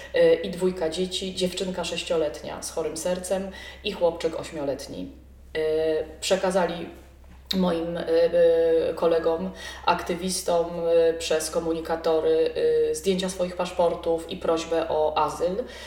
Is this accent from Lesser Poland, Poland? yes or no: yes; Kraków, Lesser Poland, Poland; now in Warsaw, Poland; bo ja pochodzę z Krakowa, więc zabrałam ich do moich rodziców